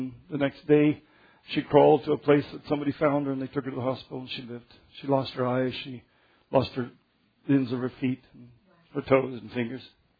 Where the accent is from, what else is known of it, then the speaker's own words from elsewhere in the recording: Colorado, United States; When I was growing up in Colorado, a man kidnapped a young woman.